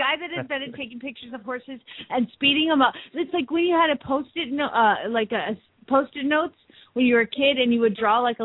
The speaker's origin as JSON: {"language": "English", "town": "Phoenix", "region": "Arizona", "country": "United States", "said": "from Phoenix, Arizona"}